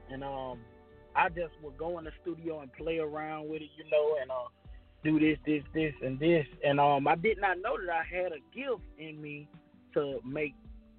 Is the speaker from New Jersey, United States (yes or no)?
no; Atmore, Alabama, United States; also born or lived in Staten Island, United States; now in Mobile, United States; Yeah, I was born in Staten Island. I think I was I wasn't there too long, and I ended up moving to actually Atmore, and I was there about 15 years, and then I moved to Mobile, Alabama